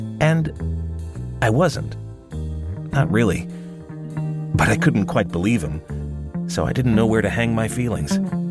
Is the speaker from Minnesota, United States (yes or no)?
yes; Minneapolis, Minnesota, United States; I recognized his area code as one from my hometown, Minneapolis, but phone numbers can be faked.